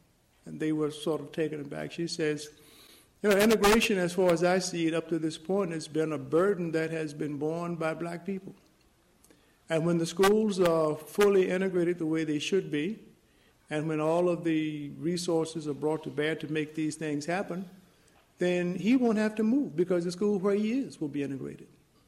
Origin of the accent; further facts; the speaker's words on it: Tappahannock, Virginia, United States; for me growing up in Virginia in the South